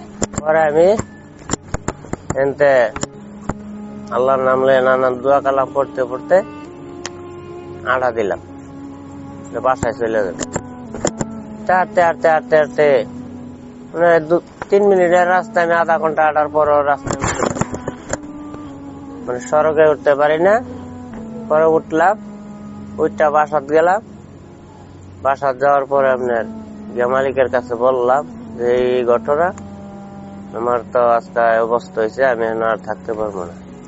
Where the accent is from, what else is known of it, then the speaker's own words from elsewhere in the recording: Sreepur, Dhaka Division, Bangladesh; আমার বাড়ি বেলতলি থানা শ্রীপুর জেলা গাজীপুর।